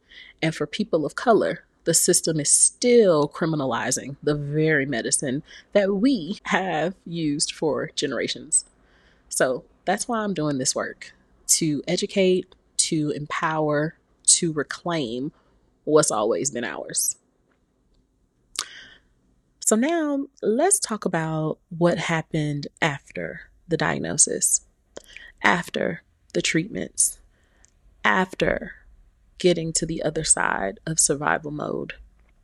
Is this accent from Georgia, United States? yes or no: yes; Atlanta, Georgia, United States; So I'm from Atlanta, Georgia, Atlanta born and raised, okay?